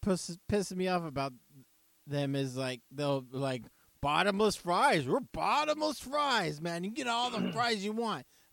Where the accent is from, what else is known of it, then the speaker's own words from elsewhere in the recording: Oklahoma, United States; I'm from Oklahoma. We call it wash.